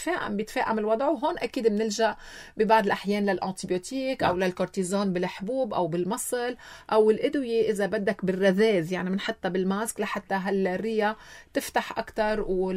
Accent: Lebanon; عندنا بلبنان

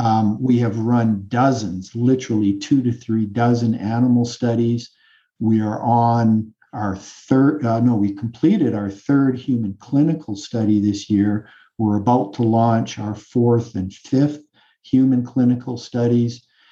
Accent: Canada; I'm Canadian.

